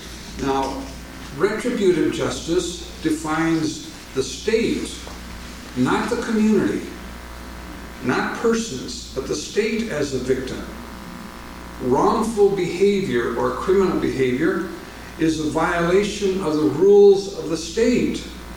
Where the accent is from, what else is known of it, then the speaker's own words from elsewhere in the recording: Midwest, United States; I'm from the Midwest, and we hear all these kind of horror stories about what happens in and around Los Angeles and so on.